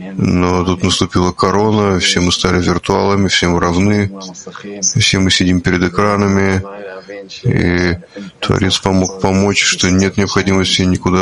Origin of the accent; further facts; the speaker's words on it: Australia; Я новый ученик в Кабью. Я из Северной Австралии.